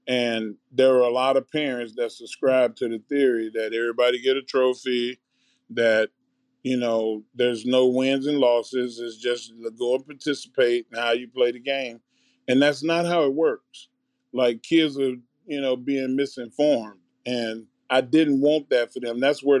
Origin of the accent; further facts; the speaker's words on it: Texas, United States; I grew up in Southeast Texas, so we're Cajun people.